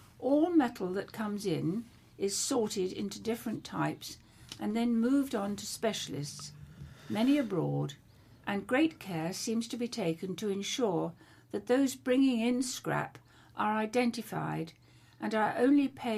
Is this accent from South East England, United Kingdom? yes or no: yes; South East England, United Kingdom; Being born and bred in Hampshire, I do not wish to be tied with a pig